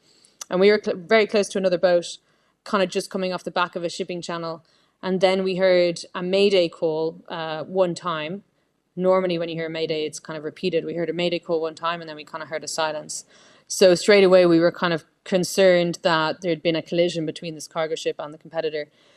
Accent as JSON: {"language": "English", "country": "Ireland", "said": "whenever someone hears that I'm from Ireland, they, oh, we love Ireland."}